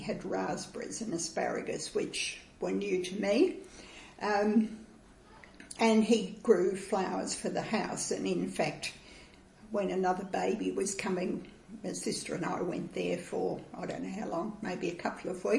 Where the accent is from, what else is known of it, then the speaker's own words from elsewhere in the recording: Glen Maggie, Victoria, Australia; also born or lived in Maffra; I was born in Mafra in 1939, just before the outbreak of the Second World War. And my family lived on a dairy farm in Gippsland at a place called Glen Maggie, which is almost on the Macalester River in the foothills there.